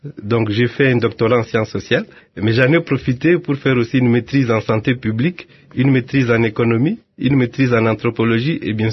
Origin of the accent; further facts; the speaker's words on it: Mapangu, Kasaï, DR Congo; born there; Je suis né à Mapangu. Oui, oui, c'est au Kasaï occidental.